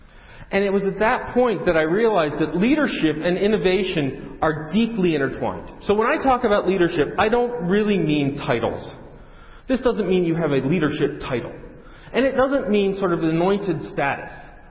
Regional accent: Cincinnati, Ohio, United States; I grew up in Cincinnati, by the way, so this is like hometown. I went to my high school reunion on Friday.

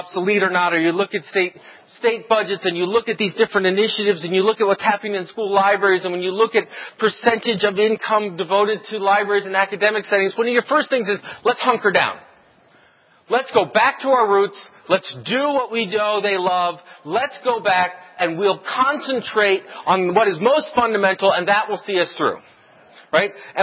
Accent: Ohio, United States; You know, I grew up in Ohio.

